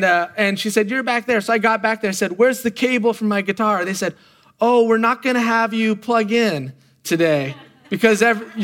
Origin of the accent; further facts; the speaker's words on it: Oregon, United States; I grew up in Oregon. I mean, I grew up around trees.